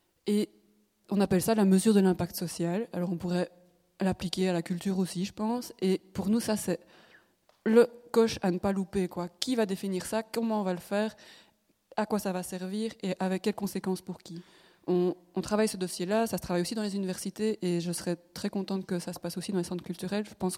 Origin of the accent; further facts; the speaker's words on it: Liège, Wallonia, Belgium; je ne sais pas si c'est parce que je suis liégeoise